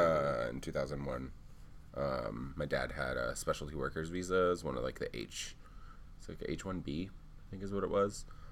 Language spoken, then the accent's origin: English; Harrisonburg, Virginia, United States; also born or lived in Bucaramanga, Colombia; I'm 22. I grew up in Harrisonburg, but I'm from Colombia.